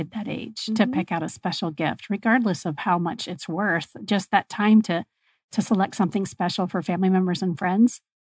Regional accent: Arizona, United States; supporting business owners who really are flying solo and here born and raised in Arizona

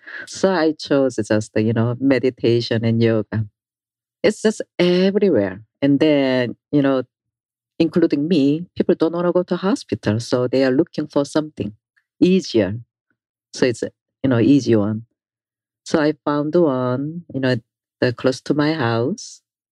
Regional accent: South Korea; So when I was younger, you know, I'm from Korea, I heard, but nobody taught.

